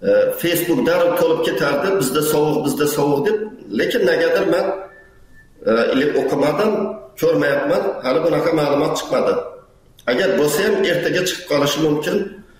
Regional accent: Xorazm Region, Uzbekistan; Endi men Xorazmda katta bo'lganman

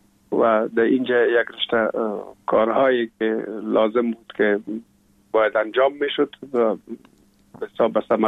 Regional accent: Kabul, Afghanistan; also born or lived in Pul-e Khumri; ما در شهر پلخمری به دنیا آمدیم، یعنی در ولایت بغلان شهر پلخمری، و تا یک سالگی را ما هم در مجه گذاشتندیم. بعد از او جاب کار بابی مصاب در کابل میکرد و انتقال کرد به اینجا. ما همراه مادرم با بابیم یا پدرم آمدیم به کابل

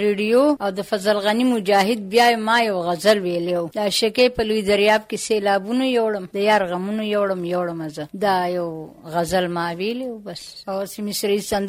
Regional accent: Shah Dheri, Khyber Pakhtunkhwa, Pakistan; زه د سوات اوسېدونکی یم د شاه ډېرې د کلي

